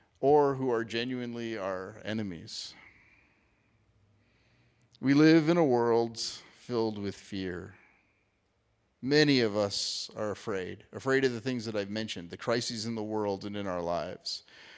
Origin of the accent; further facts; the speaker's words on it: United States; And I acknowledge this as American.